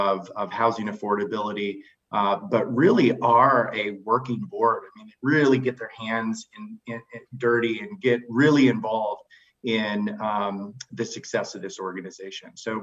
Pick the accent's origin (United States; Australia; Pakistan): United States; Denver, Colorado; now in Seattle, United States; I'm originally from the Denver area and came to Seattle in 1997 after getting my MSW in Madison, Wisconsin.